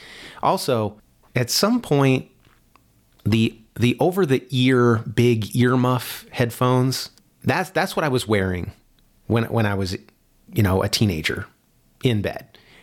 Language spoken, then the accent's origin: English; Naperville, Illinois, United States; And I grew up in Naperville, Illinois, early 90s, I was in high school.